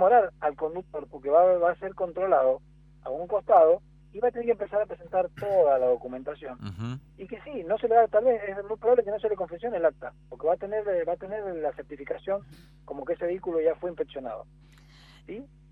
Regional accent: Argentina; así somos los argentinos, esperamos hasta el último día para hacer las cosas

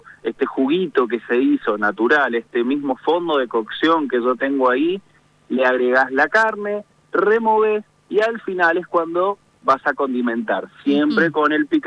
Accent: Mendoza, Argentina; yo te invito, como mendocino, a que trabajes con un rico aceite de oliva

